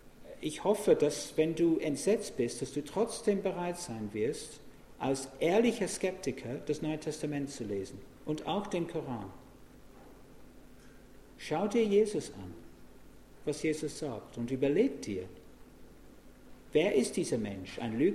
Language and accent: German; England, United Kingdom; Gott hat mir ein Gehirn gegeben, auch als Engländer.